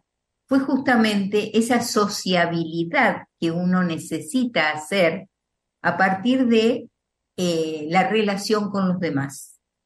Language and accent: Spanish; Zárate, Buenos Aires Province, Argentina; born there; Nací en Zárate, provincia de Buenos Aires, a 100 kilómetros de Buenos Aires, en un hogar con un padre trabajador y asalariado.